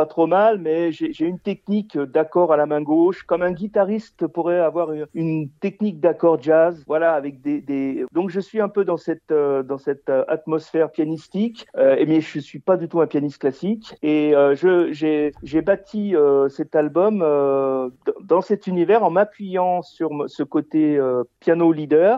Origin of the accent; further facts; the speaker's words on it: Auvergne-Rhône-Alpes, France; je suis savoyard d'origine, et en 2019, avec mon épouse, on a déménagé, et on est venu dans le Morvan